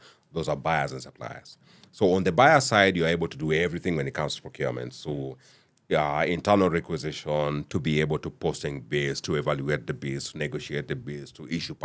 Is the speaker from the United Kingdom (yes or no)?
no; Nakuru, Nakuru County, Kenya; But I was born in Nakuru, and it's not the nicest place to be. It's sandy as F. And I went to high school in Nakuru as well.